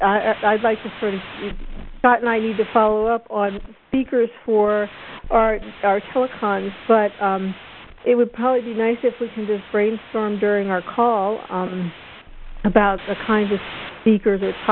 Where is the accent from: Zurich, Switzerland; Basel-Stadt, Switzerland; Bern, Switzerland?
Zurich, Switzerland; from Zurich.